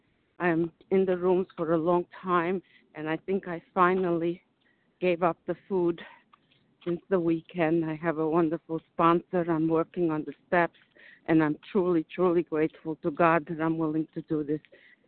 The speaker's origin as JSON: {"language": "English", "town": "Staten Island", "region": "New York", "country": "United States", "said": "I'm from Staten Island, New York"}